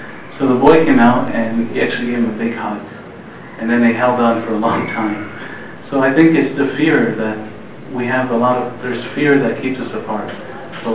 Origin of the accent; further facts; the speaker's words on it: United States; For me personally, I grew up in America as a second generation Muslim, and I went to public schools, and all my friends were white non-Muslims.